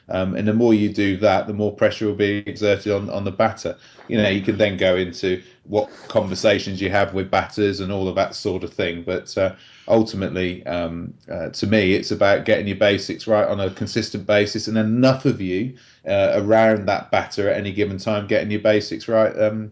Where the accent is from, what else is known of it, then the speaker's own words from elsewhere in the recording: South East England, United Kingdom; I'm from the Isle of Wight, but I don't know anything about sailing or anything like that.